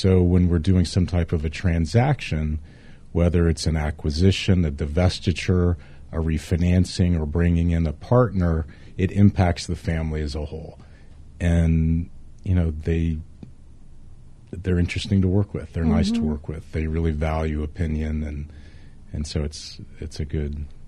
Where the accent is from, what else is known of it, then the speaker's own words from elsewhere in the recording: Houston, Texas, United States; But I'm a Texan. I'm from Houston.